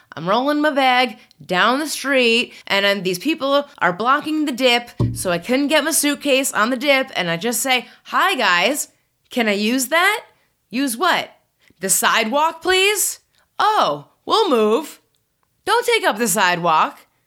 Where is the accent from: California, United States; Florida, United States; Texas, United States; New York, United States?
New York, United States; I don't think I'm curmudgeonly cranky. I'm a New Yorker.